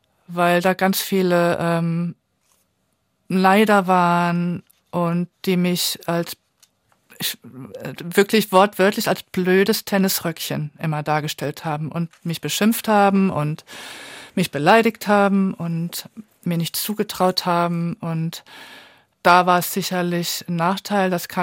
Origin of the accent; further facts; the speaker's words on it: Saarbrücken, Saarland, Germany; Ich meine, Saarbrücken ist meine Heimatstadt.